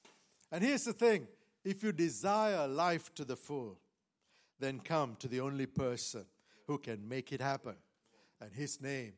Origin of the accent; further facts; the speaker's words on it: Sri Lanka; I come from Sri Lanka, and so Sri Lanka is predominantly Buddhist, and then we have Hindus, and we have the Muslims, and we have various other religions as well.